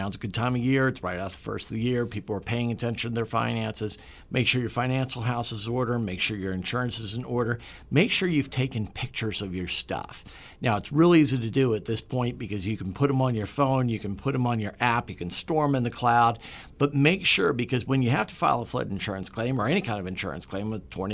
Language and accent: English; Washington, District of Columbia, United States; All of a sudden, I'm from Washington, D.C. We had tornado warnings all over Washington, D.C. this morning.